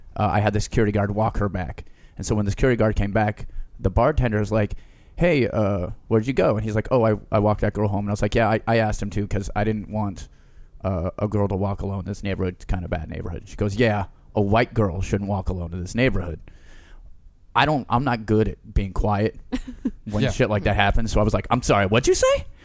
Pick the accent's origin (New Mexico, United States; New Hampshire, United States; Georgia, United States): New Mexico, United States; Mexicans jump me. I grew up in New Mexico.